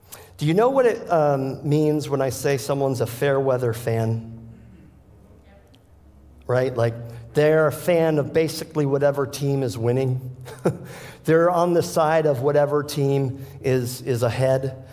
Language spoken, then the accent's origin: English; Chicago, Illinois, United States; also born or lived in Indiana; now in -; But in the 90s, we moved. I grew up in Chicago. We moved to Indiana.